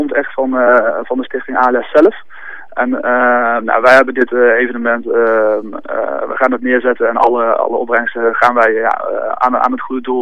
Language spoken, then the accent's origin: Dutch; Eindhoven, North Brabant, Netherlands; now in Amsterdam, Netherlands; Ik kom oorspronkelijk uit Eindhoven, maar ik woon nu al een aantal jaar in Amsterdam.